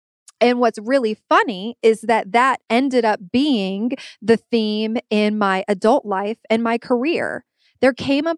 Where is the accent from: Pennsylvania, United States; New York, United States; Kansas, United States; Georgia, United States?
Georgia, United States; Atlanta; A little bit about me is that I grew up in Atlanta, but my extended family is all in Puerto Rico.